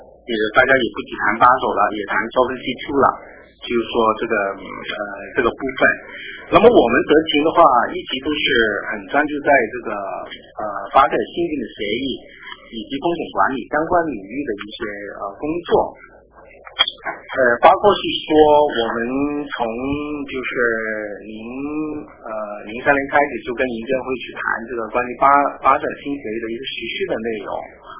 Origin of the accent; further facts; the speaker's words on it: Hong Kong; moved away as an adult; now in Beijing, China; 我是从香港来的北京的，然后我来到北京大概已经有快八年了，七年多了。